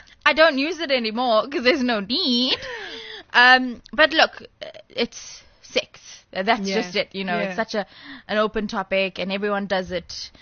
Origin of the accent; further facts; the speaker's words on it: India; and you know, I'm Indian, so they were a little bit conservative.